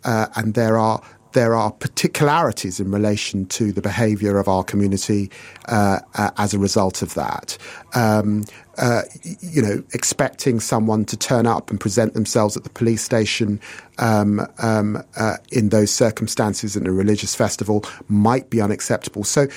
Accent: England, United Kingdom; I'm very proud of my African descent. I'm hugely proud of being English, of being a Black Briton, of being a Christian.

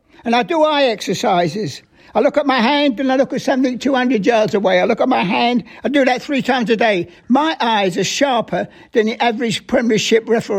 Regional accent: Tottenham, London, United Kingdom; born there; I was born in 1934. I was born in White Hart Lane, Tottenham, which is a 2-minute walk to the Tottenham Hotspur football ground.

